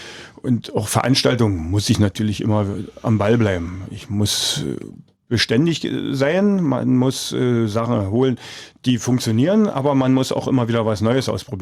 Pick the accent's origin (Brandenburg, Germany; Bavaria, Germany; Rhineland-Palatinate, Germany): Brandenburg, Germany; Forst; ich bin in Forst geboren und ich denke mal, ich werde auch hier bleiben.